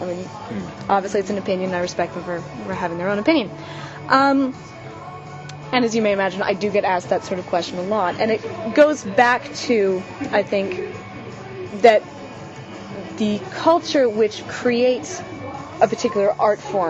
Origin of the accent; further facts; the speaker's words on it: United States; I come from the United States. Sorry about all the global crises, by the way. That's totally our bad. Anyway, I come from the States where science fiction generally is marginalized.